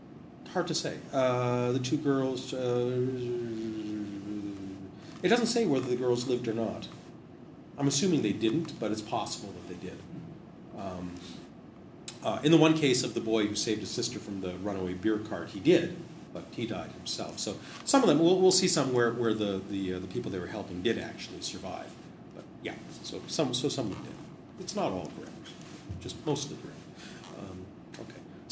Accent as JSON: {"language": "English", "town": "Manchester", "region": "North West England", "country": "United Kingdom", "said": "I mean, I'm from Manchester, really, but that's not quite going to work."}